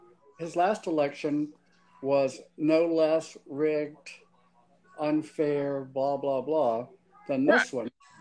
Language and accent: English; Louisiana, United States; You know, I'm from Louisiana.